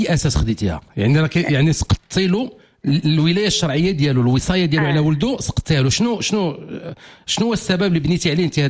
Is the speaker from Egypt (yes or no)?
no; Morocco; واش انا ماشي مغربي